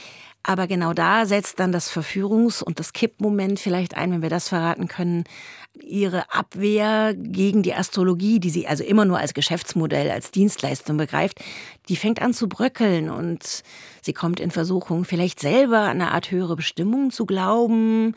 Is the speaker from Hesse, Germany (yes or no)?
yes; Frankfurt, Hesse, Germany; ich komme auch noch aus Frankfurt